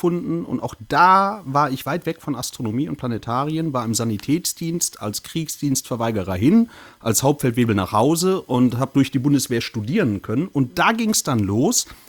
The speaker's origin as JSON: {"language": "German", "town": "Cologne", "region": "North Rhine-Westphalia", "country": "Germany", "tie": "born or raised there", "said": "Ich bin kein Hamburger, das direkt vorneweg. Ich bin eine kölsche Junge, 800 Meter vom Müngersdorfer Stadion entfernt geboren und da groß geworden."}